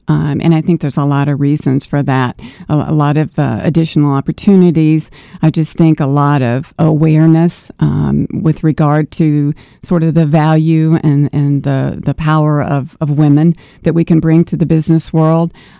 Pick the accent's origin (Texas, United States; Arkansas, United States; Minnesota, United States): Arkansas, United States; Little Rock; I grew up in Little Rock